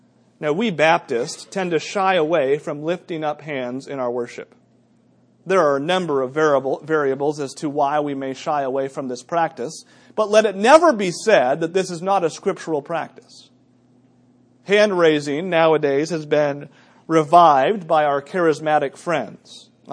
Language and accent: English; New England, United States; Now, personally, you know me. I grew up in New England.